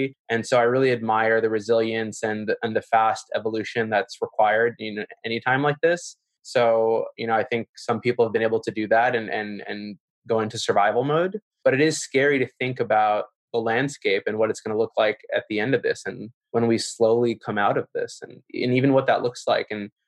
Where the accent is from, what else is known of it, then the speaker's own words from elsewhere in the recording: New York, United States; I'm born and raised in New York, and I grew up in the hospitality industry.